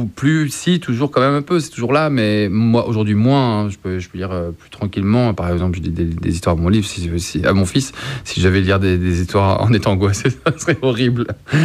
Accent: Courbevoie, Île-de-France, France; Moi, j'étais à l'époque, j'étais de Courbevoie

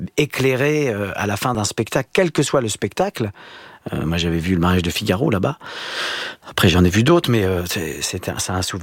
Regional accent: Grand Est, France; J'ai dit en fait, moi, j'ai grandi dans les Vosges, et ils savaient même pas où c'était.

